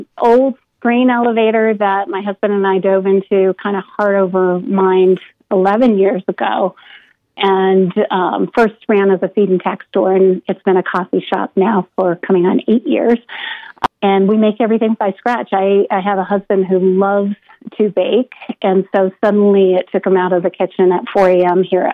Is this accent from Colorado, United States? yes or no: yes; Steamboat Springs, Colorado, United States; growing up in Steamboat, it didn't seem like there was like this local thing.